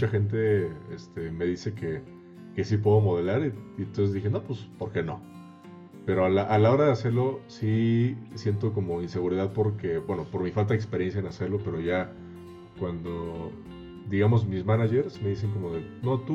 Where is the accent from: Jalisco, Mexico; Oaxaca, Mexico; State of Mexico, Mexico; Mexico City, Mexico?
Mexico City, Mexico; soy de la Ciudad de México, nacido y criado totalmente. Tengo 23 años.